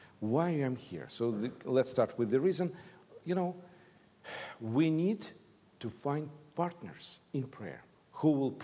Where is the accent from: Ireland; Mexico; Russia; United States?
Russia; English is a second language; I grew up in the Russia where in the church it was different compared to the present time.